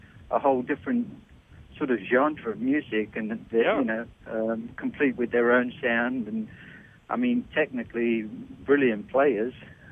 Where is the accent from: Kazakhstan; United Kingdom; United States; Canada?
United Kingdom; London; So, it was great growing up in London, you know, and being able to see all those bands